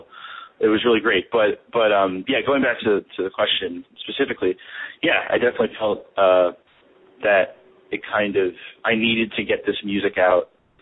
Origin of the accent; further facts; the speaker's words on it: New Orleans, Louisiana, United States; But... you know, growing up in New Orleans and, you know, going to, you know, the French Quarter or going to parades.